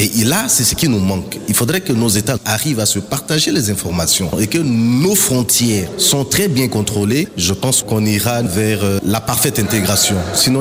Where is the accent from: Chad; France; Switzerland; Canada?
Chad; je viens du Tchad.